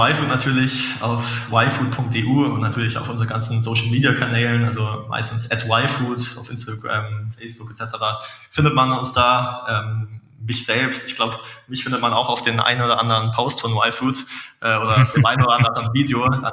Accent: Munich, Bavaria, Germany; als Münchner muss man ja fast sagen, irgendwie ein gutes Weißwurstfrühstück, das ist schon was Leckeres

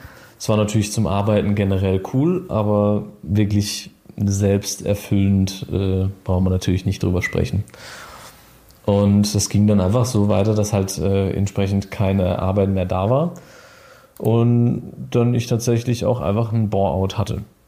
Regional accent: Freiburg, Baden-Württemberg, Germany; ich komme aus Freiburg

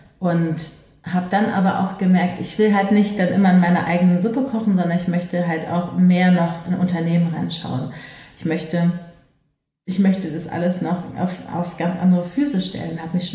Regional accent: Düsseldorf, North Rhine-Westphalia, Germany; Aber ich komme aus Düsseldorf

